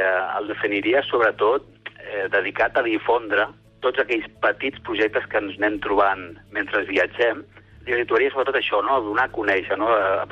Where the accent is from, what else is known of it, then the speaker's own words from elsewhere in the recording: Barcelona, Catalonia, Spain; now in Montblanc, Spain; tant jo com la meva dona som de Barcelona, i fa uns anys vam venir a Montblanc, que és un poble que ens ha acollit i ens sentim d'aquí ja.